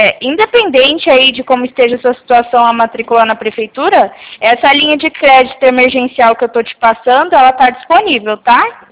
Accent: São Paulo, Brazil; eu sou do estado de São Paulo, aqui mais na região de Presidente Prudente

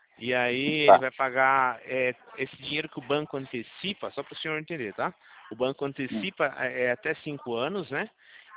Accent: Campinas, São Paulo, Brazil; eu sou aqui de Campinas, né?

